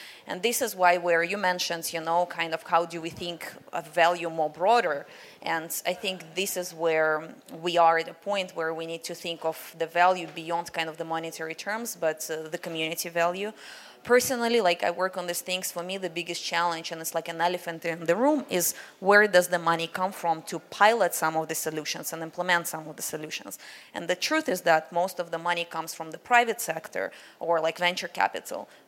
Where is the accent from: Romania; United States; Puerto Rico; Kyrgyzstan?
Kyrgyzstan; So I'm originally from Kyrgyzstan. And in Kyrgyzstan, we're famous for felt, production of felt and carpets and hats you may have seen.